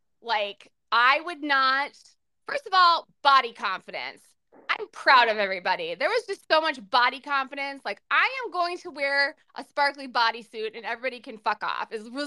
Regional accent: Minnesota, United States; Yeah, we're still Minnesotan, so like our frenzy is still polite.

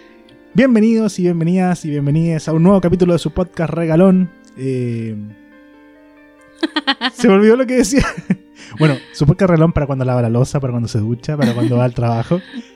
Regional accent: Coquimbo, Chile; Yo soy de Coquimbo. Nosotros celebramos desde el primero, desde el día del niño celebramos.

